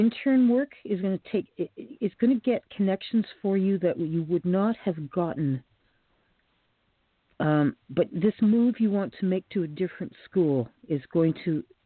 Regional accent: Canada; I'm from Canada

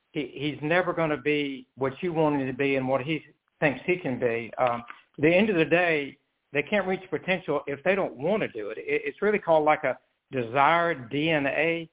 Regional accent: Georgetown, South Carolina, United States; I grew up in Georgetown, South Carolina, and was a walk-on basketball player

